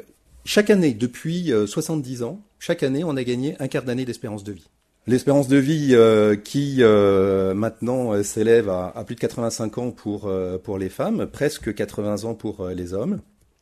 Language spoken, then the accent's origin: French; Bourgogne-Franche-Comté, France; Moi, je suis un Jurassien de la montagne du Jura, dans un petit village de 300 habitants. Je sais, avec un village, avec un cimetière autour du village où tous mes ancêtres sont enterrés.